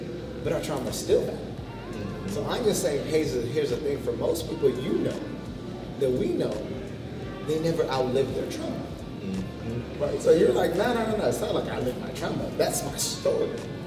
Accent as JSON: {"language": "English", "country": "Kenya", "tie": "born or raised there", "moved": "yes", "said": "There's me, an African immigrant, right? Born and raised in Kenya."}